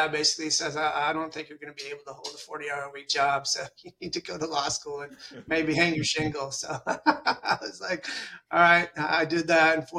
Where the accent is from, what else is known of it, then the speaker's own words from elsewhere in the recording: Michigan, United States; also born or lived in Detroit; now in Texas, United States; No, I'm originally from Michigan. So I was born in Detroit, and then I was raised in Northern Michigan, went to undergrad at Northern Michigan